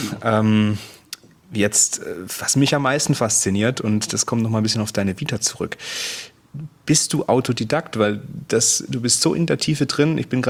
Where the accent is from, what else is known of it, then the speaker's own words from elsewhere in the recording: Baden-Württemberg, Germany; Ich bin ja Schwabe.